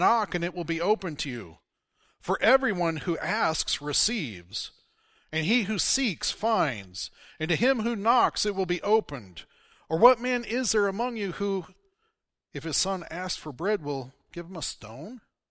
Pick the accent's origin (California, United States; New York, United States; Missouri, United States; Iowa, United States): Missouri, United States; He was very respectful, but please understand I'm from Missouri, so that's what comes into mind.